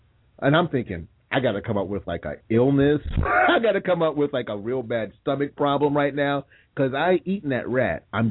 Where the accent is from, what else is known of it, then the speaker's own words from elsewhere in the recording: Newark, New Jersey, United States; No, I'm from Newark, man.